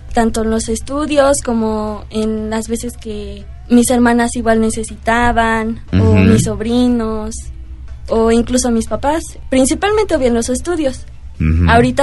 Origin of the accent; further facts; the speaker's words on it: Teotihuacán, State of Mexico, Mexico; Bueno, yo también soy de Teotihuacán.